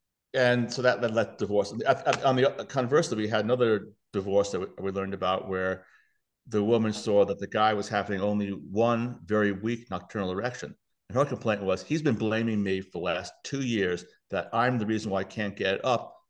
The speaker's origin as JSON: {"language": "English", "town": "New York City", "region": "New York", "country": "United States", "said": "Excuse me, my language. I'm from New York City."}